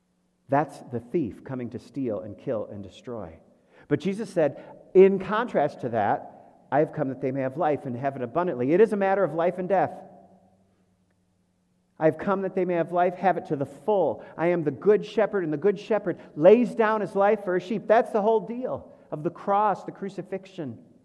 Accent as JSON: {"language": "English", "town": "Birmingham", "country": "United States", "tie": "born or raised there", "said": "I grew up in Birmingham. I lived just a couple blocks from the Cranbrook area"}